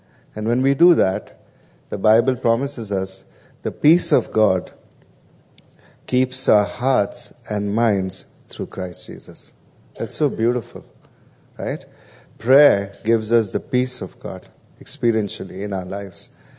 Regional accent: India; So I'm from India.

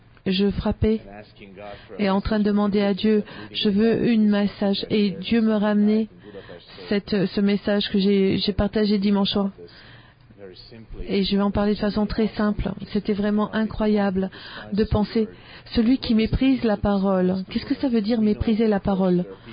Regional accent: Budapest, Hungary; je suis de Hongrie, à Budapest.

